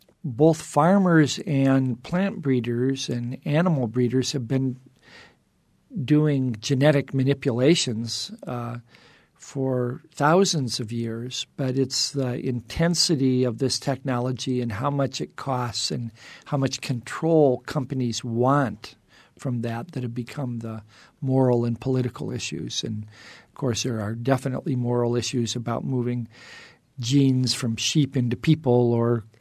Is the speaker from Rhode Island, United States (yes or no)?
no; Indiana, United States; I grew up in the Indiana Dunes, and my grandfather was a fruit peddler up on Lake Michigan